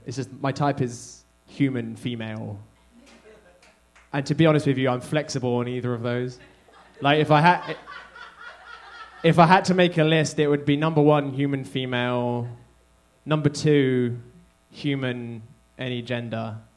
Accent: United Kingdom; I'm British

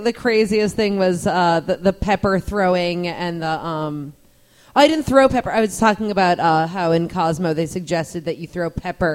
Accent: New England, United States; Didn't I just say I'm from New England?

